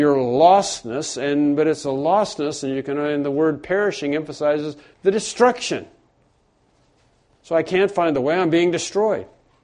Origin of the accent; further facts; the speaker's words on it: Canada; born there; But I was not born in a Catholic hospital. I was born in Canada.